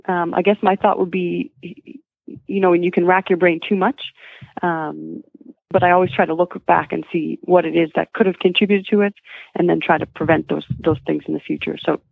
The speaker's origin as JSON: {"language": "English", "country": "Canada", "lives_now": "United States", "said": "I'm from Canada"}